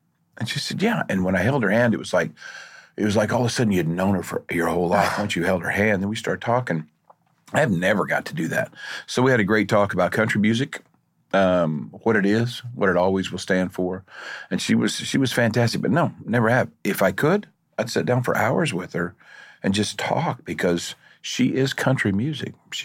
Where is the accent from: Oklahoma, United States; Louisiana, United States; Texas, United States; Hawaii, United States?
Oklahoma, United States; I don't know. I'm from Oklahoma.